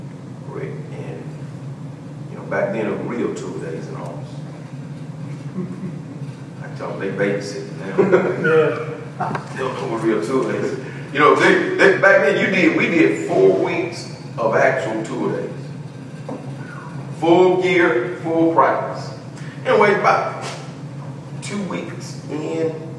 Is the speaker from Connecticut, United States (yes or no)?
no; Kansas City, Missouri, United States; but for me, as a poor black kid growing up in Kansas City, it means a lot for me.